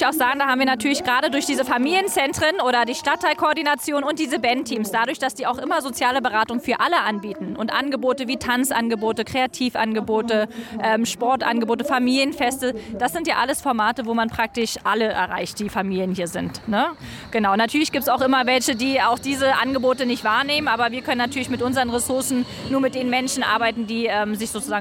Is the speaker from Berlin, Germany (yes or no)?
yes; Berlin, Germany; ich bin selber Kiezkind. Ich bin tatsächlich hier in Neu-Hohenschönhausen aufgewachsen, selber hier in der Kita, in der Schule und so weiter